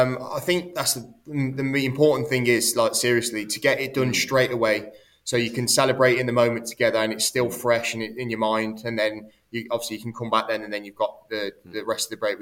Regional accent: Coventry, West Midlands, United Kingdom; I'm a Coventry fan, so I was born and raised in Coventry

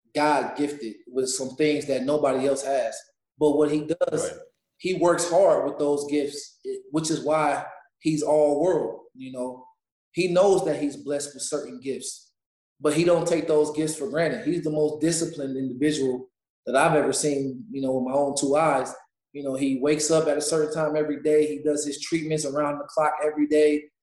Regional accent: Cleveland, Ohio, United States; You know, I'm from Cleveland, which is not far

